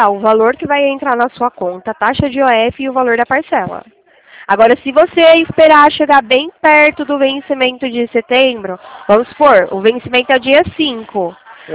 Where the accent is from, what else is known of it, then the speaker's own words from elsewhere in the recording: Sorocaba, São Paulo, Brazil; Não, eu sou de Sorocaba.